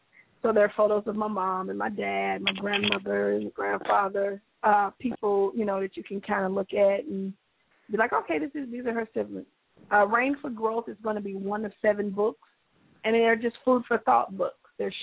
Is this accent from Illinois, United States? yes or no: no; Longview, Texas, United States; now in St. Louis, United States; I was born in St. Louis, but I was raised in a small little area called Longview, Texas.